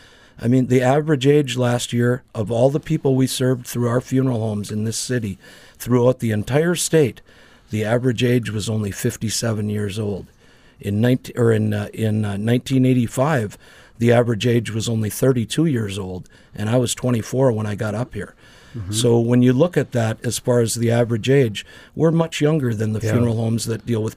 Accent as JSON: {"language": "English", "town": "Crookston", "region": "Minnesota", "country": "United States", "tie": "born or raised there", "said": "my hometown of Crookston, Minnesota"}